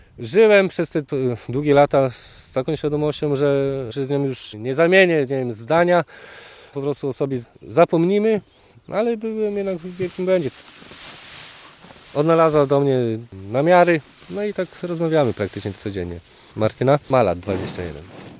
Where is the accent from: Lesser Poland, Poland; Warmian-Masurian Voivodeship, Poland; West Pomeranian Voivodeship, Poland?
West Pomeranian Voivodeship, Poland; Wałcz; Ja pochodzę z województwa zachodniopomorskiego, z miejscowości Wałcz. Ja byłem wychowany na blokach. No i tak przez całe życie, co nie? Mieszkałem na tych blokach jako bloker.